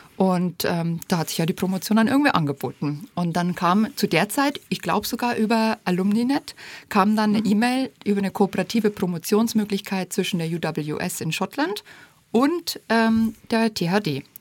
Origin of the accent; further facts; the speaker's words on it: Passau, Bavaria, Germany; Aus Passau. Also ich bin in Passau aufgewachsen.